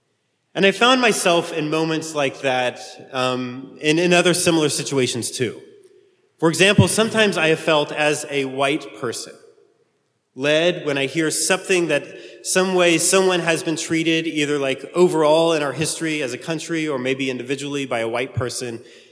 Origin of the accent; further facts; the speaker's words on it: Illinois, United States; I'm from Illinois, and I'm sorry.